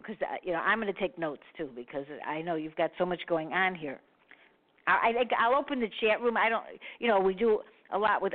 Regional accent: Chicago, Illinois, United States; and I'm from Chicago.

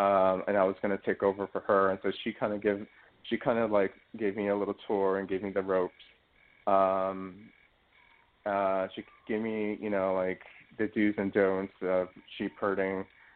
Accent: New York City, New York, United States; And my first several weeks I was new to sheep herding growing up in New York City.

